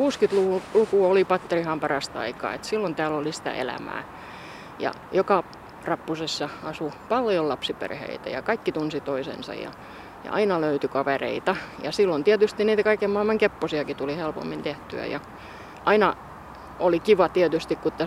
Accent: Turku, Southwest Finland, Finland; mä olen ihan syntyperäinen, aito alkuperäinen patterihakalainen, muinaisjäännös voi sanoa. Olen tietysti Heidekenillä syntynyt, niin kuin turkulaisen kuuluu, mutta sieltä, kun tuotiin mun kotiin tuohon Kanslerintie 6

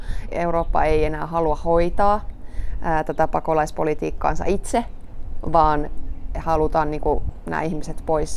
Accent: Rome, Lazio, Italy; Finnish is a second language; now in Finland; täällä on vähemmän ruuhkia kuin mun kotikaupungissa, Italian pääkaupungissa Roomassa.

